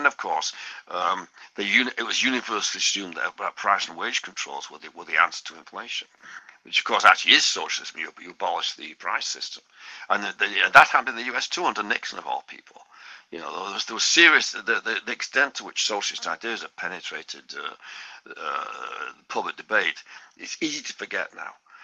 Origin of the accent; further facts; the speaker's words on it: England, United Kingdom; I grew up in England, and I was in university from 67 through 70.